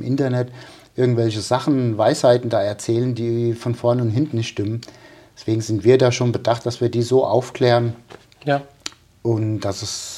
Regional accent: Darmstadt, Hesse, Germany; ich habe früher bei uns in Darmstadt gab es Hochschulstadion, da gab es einen Kraftraum

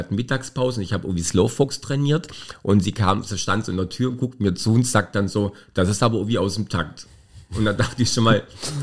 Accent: Baden-Württemberg, Germany; Ich bin ein Oberschwabe, ja.

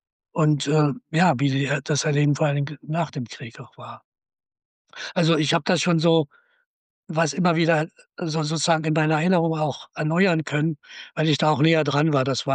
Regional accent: Wrocław, Lower Silesian Voivodeship, Poland; born there; fahre auch in jedem Jahr nach Breslau. Also in meine Geburtsstadt.

